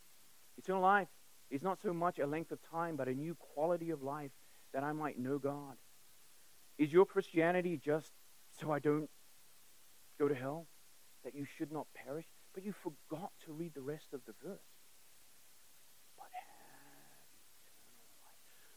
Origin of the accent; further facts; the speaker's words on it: Durban, KwaZulu-Natal, South Africa; also born or lived in England; I grew up in Durban, South Africa. I was born in England, but I grew up in South Africa